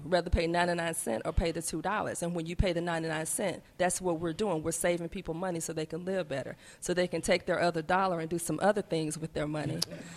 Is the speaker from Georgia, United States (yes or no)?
yes; Atlanta, Georgia, United States; The thing about it is that, and I grew up in Atlanta, and I'm 50, almost 51 years old. In my 50 years and growing up near that area, there was never a grocery store.